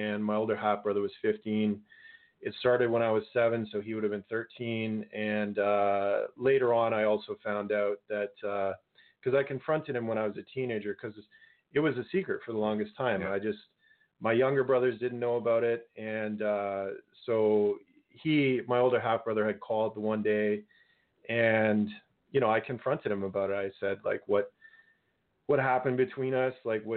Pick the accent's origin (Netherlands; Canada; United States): Canada; Guelph, Ontario; because I'm from Guelph